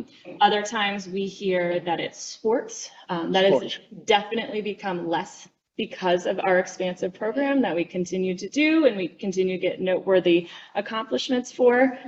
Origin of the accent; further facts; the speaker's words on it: Vermont, United States; I grew up in Vermont, and so in Vermont there is one public school for six towns.